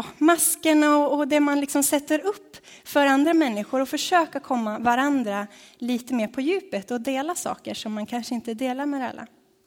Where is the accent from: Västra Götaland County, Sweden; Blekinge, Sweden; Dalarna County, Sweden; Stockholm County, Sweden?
Dalarna County, Sweden; Jag är en trogen dalkulla och har flyttat ner hit för inte så länge sedan. Utan i augusti så flyttade vi ner hit, jag och min man Jibril.